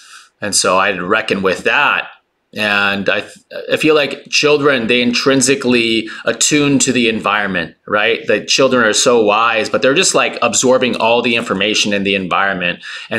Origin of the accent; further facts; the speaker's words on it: California, United States; also born or lived in Taipei, Taiwan; I was born in Taipei, Taiwan, grew up there until I was five, until we moved to California after my parents separated.